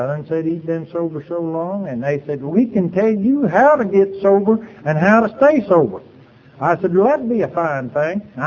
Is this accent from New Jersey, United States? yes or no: no; Athens, Tennessee, United States; I said, I'm from Athens, Tennessee, if I'm from anywhere.